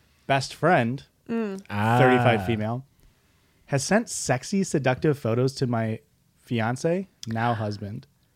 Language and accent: English; Canada; A little more background. I am Canadian, and he came here on an exchange program from Italy.